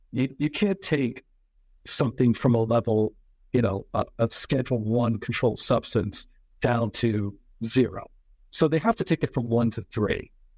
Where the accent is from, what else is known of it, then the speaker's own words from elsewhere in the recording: New Jersey, United States; Look, I'm from New Jersey. I think New Jersey, if you think about it, is a pretty expensive state to live